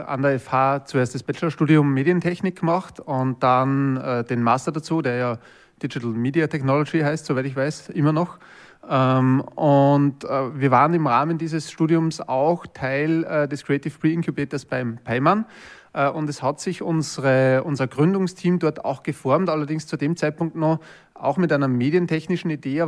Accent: Linz, Upper Austria, Austria; Ich bin aus Linz ursprünglich, also aus Oberösterreich

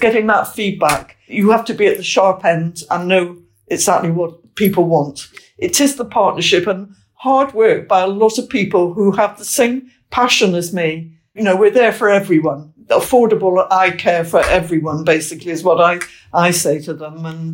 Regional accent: Bristol, South West England, United Kingdom; And we worked in Bristol, because that was my hometown. So I dragged my Welsh husband along with me into Bristol

